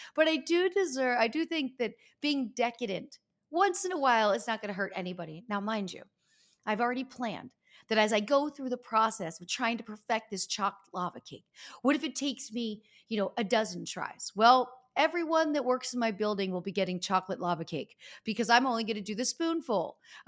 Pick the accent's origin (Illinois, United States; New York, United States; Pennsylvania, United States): Pennsylvania, United States; Easton; I went back to my hometown in Easton, Pennsylvania, and visited my childhood friends